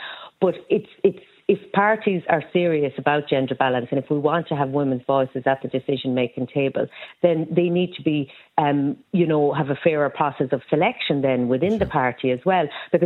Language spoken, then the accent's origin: English; Roscommon, Connacht, Ireland; I'm from Roscommon